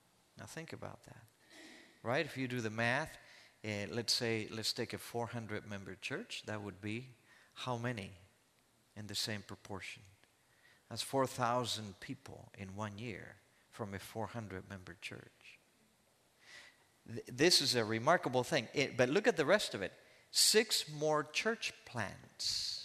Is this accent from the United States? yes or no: yes; Michigan, United States; I'm from Michigan, and I'm cold just thinking about what these guys did.